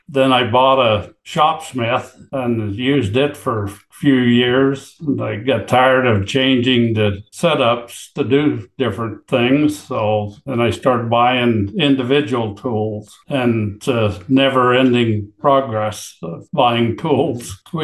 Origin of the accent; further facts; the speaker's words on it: Idaho, United States; now in Meridian, United States; I'm from Meridian, Idaho. I was born and raised in Idaho. I grew up on a farm in eastern Idaho and worked on my dad's farm and my neighbor's farm until after high school.